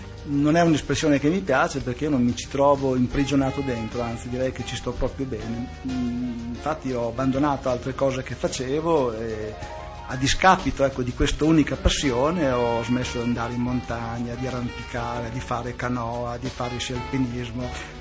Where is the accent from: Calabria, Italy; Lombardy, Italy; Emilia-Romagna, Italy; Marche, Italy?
Emilia-Romagna, Italy; Bologna; born there; sono nato a Bologna nel 1942.